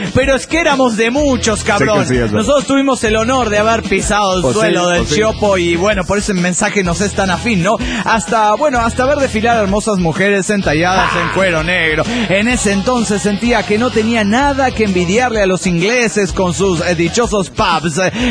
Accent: Mexico City, Mexico; yo soy chilango

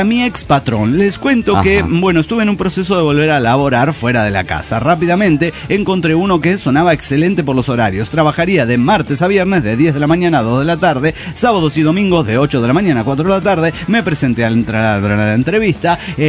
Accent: Maracaibo, Zulia, Venezuela; de Maracaibo, Venezuela.

